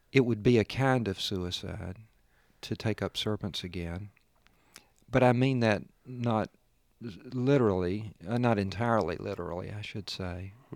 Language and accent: English; Birmingham, Alabama, United States; I grew up in Birmingham in the 1950s and early 1960s, and it was a crucible of the civil rights movement, of course. I grew up in a neighborhood that was struggling to attain middle-class respectability.